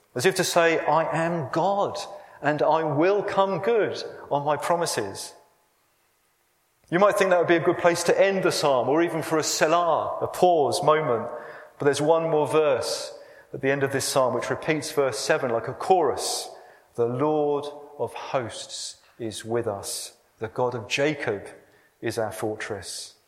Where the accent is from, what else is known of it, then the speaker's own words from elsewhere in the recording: Luton, East of England, United Kingdom; a local school in my hometown of Luton.